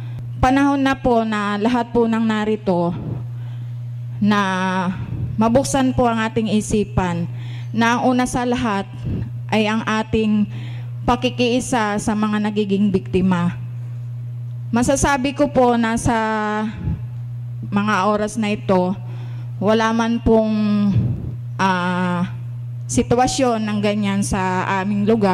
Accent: Eastern Visayas, Philippines; dahil sa amin sa Leyte, hindi naman masyadong yung sa killing.

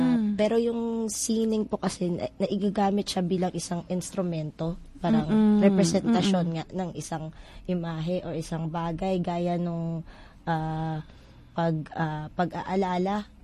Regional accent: Iloilo, Western Visayas, Philippines; Kunyari po, ako, tubong Iloilo po ako.

